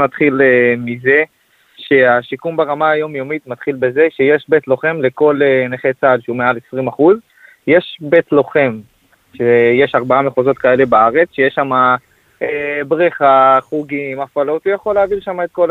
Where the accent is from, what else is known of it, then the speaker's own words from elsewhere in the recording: Holon, Tel Aviv District, Israel; אני מחולון … נשוי, בן 26, ברוך השם, אבא לשתי ילדים קטנים.